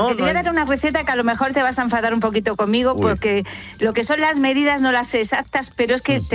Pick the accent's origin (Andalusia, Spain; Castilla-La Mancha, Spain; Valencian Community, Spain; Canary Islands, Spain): Andalusia, Spain; Órgiva; soy de Órgiva, soy de la Alpujarra Granaína, y allí ya sabes, comida de economía de subsistencia antiguamente, ¿no? Una zona pobre, ahora muy turística